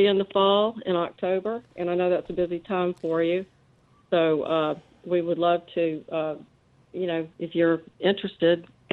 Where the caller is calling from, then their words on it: Moreland, Georgia, United States; I'm calling from Moreland, Georgia, from the Louis Brizard Museum.